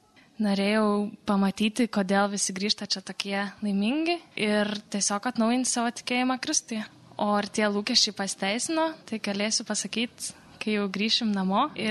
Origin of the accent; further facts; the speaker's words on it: Šiauliai, Šiauliai County, Lithuania; now in Vilnius, Lithuania; iš Šiaulių, Žemaitijos kvoto organizacijos, dabar mokusi Vilniuje.